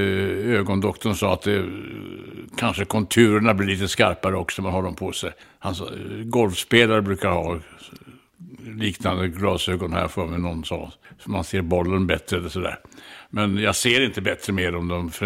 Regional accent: Stockholm, Stockholm County, Sweden; Jag föddes ju på Kaptensgatan på Nedre Östermalm i Stockholm. Sen bodde vi ju på Norrbackagatan och innan dess på Lilla Essingen.

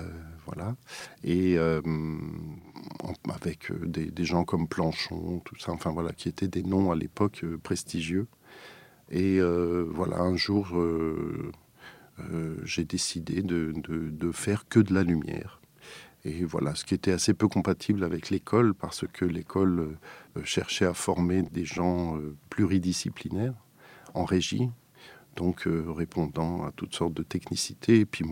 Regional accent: Strasbourg, Grand Est, France; born there; Alors que j'étais natif de Strasbourg

